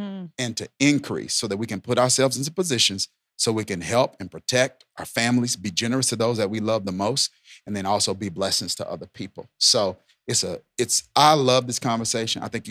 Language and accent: English; Mississippi, United States; You know, I come from Mississippi and a really, really small town.